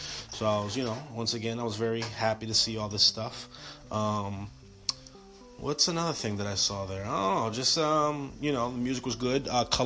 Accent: Dominican Republic; I'm Dominican and my mom's from Sudan.

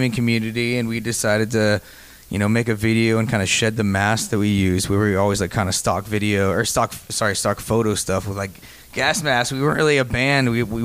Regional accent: Montana, United States; Like, I grew up in Montana. I'm a skier.

